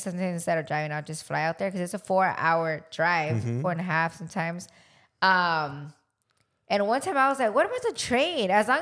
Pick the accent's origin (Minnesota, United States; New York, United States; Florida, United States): Florida, United States; Tampa; from West Tampa, Florida.